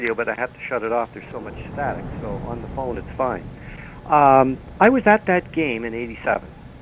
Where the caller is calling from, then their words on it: Niagara Falls, Ontario, Canada; I'm phoning from Niagara Falls. Tornado warning, Niagara Falls.